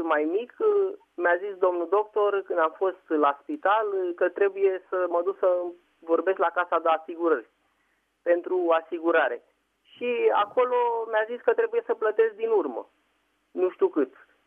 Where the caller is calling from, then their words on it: Băneasa, Giurgiu County, Romania; sunt din Comuna Băneasa, județul Giurgiu